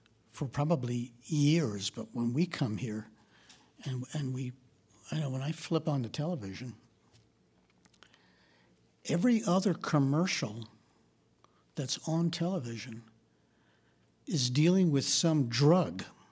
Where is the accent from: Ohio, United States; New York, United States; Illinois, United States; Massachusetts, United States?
New York, United States; when we were growing up in our little group of kids growing up in New York